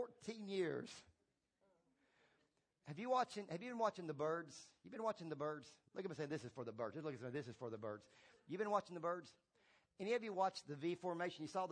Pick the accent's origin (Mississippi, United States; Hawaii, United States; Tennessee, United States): Tennessee, United States; one of the keys we used to do when I grew up in Tennessee is my dad and my brother loved to watch wrestling.